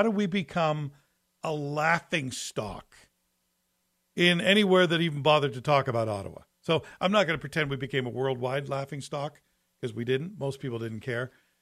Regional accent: Scotland, United Kingdom; And by the way, for the record, we Scots, we're not cheap or frugal. We're poor.

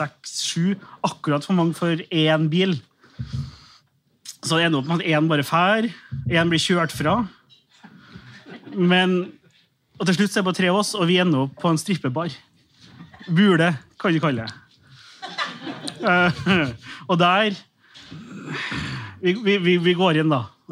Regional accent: Aberdeen, Scotland, United Kingdom; Norwegian is a second language; Jeg er fra Aberdeen

